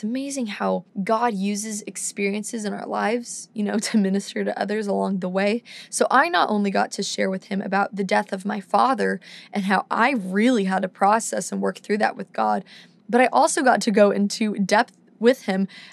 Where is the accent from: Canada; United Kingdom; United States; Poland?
United Kingdom; London; this beautiful woman from London, my hometown.